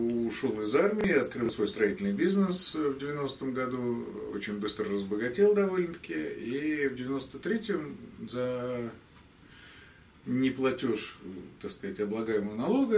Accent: Moscow, Russia; Я сам из Москвы.

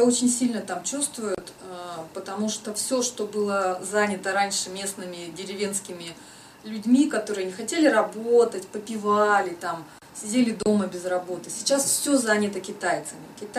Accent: Irkutsk, Irkutsk Oblast, Russia; Да, я вообще родом из Иркутска.

